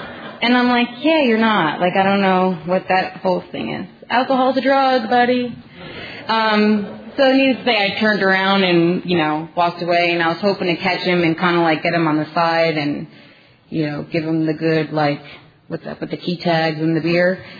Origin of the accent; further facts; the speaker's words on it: New Jersey, United States; I'm an addict from New Jersey.